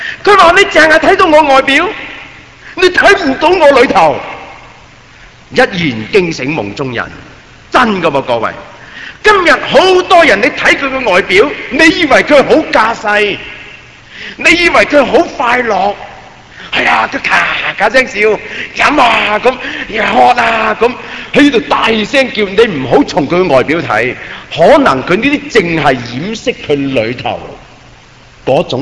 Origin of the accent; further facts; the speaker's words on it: China; 我们中国人你说求什么呢？就求儿孙满堂嘛